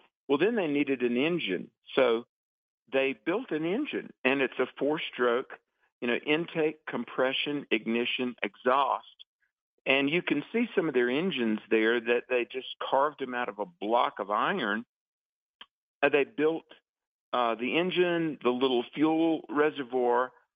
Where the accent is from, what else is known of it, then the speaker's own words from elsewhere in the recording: North Carolina, United States; You know, down in my home state of North Carolina, you can go to the Outer Banks.